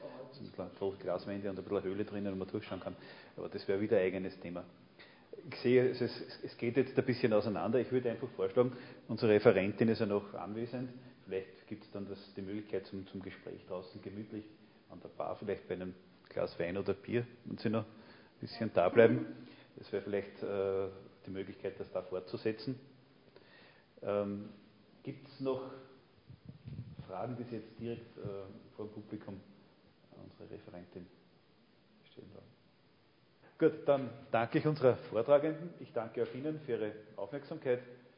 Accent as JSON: {"language": "German", "country": "Austria", "said": "Als Österreicher haben wir schon ein paar Nobelpreisträger"}